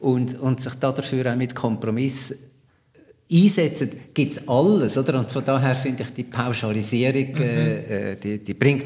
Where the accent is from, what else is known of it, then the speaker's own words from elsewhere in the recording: Switzerland; Aber ich bin ein Schweizer, der da zuschaut.